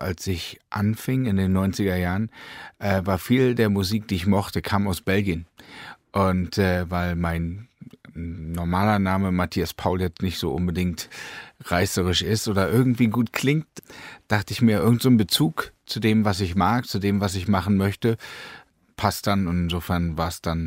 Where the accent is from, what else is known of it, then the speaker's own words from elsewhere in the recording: East Berlin, Berlin, Germany; Ich bin in der DDR groß geworden und das hängt halt natürlich auch nah beieinander in Ost-Berlin.